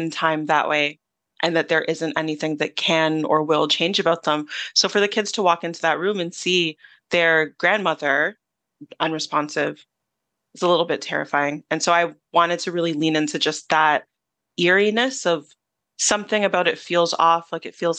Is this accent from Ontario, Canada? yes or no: yes; Toronto, Ontario, Canada; growing up in the Toronto area, Nigerian Canadian, and being in the community